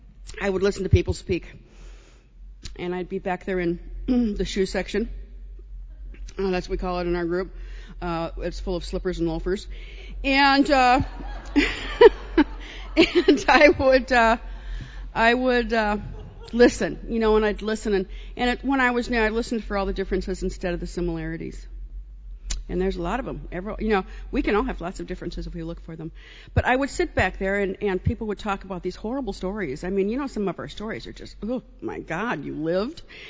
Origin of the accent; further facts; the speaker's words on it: Minnesota, United States; I'm from Minnesota. We say hi a lot.